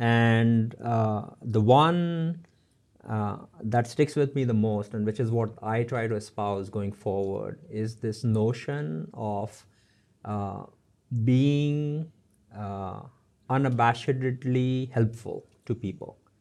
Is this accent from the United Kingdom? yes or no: no; Mumbai, Maharashtra, India; I come from Mumbai, which is where I grew up. And I grew up in fairly modest circumstances, in a 300-square-foot apartment with four other siblings